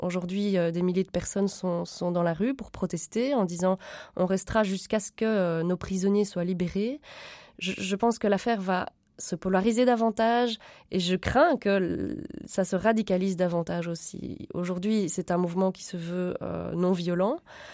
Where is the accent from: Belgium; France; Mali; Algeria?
Belgium; Alors, en tant que Belge